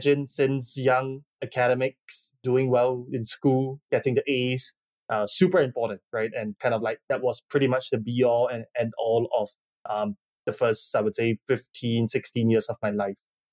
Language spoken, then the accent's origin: English; Singapore; I think I always consider myself very fortunate to be born and raised in Singapore.